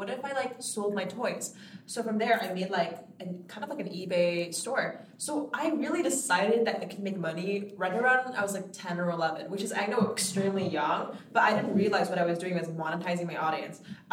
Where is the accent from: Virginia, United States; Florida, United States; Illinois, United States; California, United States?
California, United States; Los Angeles; moved away; also born or lived in Texas / Portland, Oregon; Okay, so I grew up in Los Angeles, but in 2008, there was, like, a whole economic crisis. So we moved to Texas.